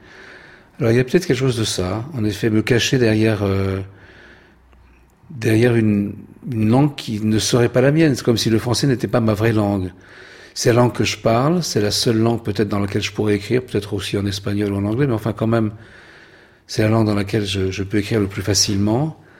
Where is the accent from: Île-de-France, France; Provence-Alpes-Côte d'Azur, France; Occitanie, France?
Île-de-France, France; Paris; born there; Moi, je n'ai pas connu ce monde, je ne viens pas de ce monde, je suis né à Paris.